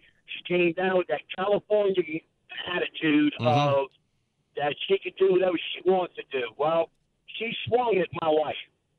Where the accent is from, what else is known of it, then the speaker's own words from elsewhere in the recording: Cuba; moved away; But who better to tell him, well, if you don't like it here, go on back. I came from Cuba.